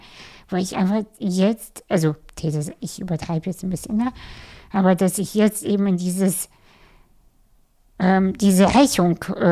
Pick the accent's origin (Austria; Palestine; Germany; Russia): Russia; Ich bin ja Russin.